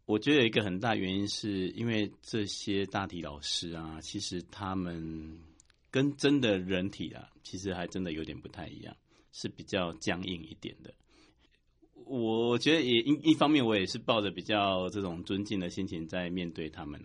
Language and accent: Chinese; Chiayi, Chiayi County, Taiwan; 我就因为我是嘉义人嘛，我就想说啊，我还是来台北工作啊，这边应该是桃园啊，因为我一开始在桃园，我在桃园工作啊，这边都比较熟。